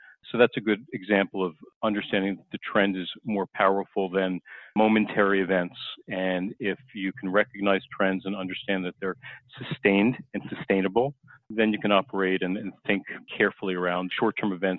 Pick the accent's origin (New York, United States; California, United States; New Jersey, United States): New York, United States; Long Island; I grew up on Long Island and I was surrounded by a lot of very wealthy people